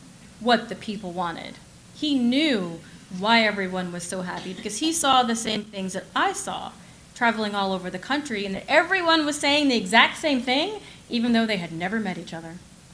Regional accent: Texas, United States; I am from the People's Republic of Texas.

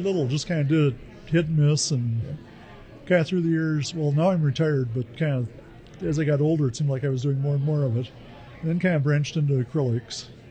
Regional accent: Sioux Falls, South Dakota, United States; I grew up in Sioux Falls, moved away for quite a while, but came back and realized what a great city we have.

